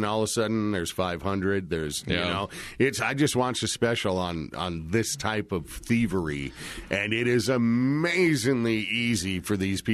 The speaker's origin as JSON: {"language": "English", "region": "Minnesota", "country": "United States", "tie": "born or raised there", "also_born_or_lived": "North Dakota", "said": "No, I grew up in Minnesota, North Dakota."}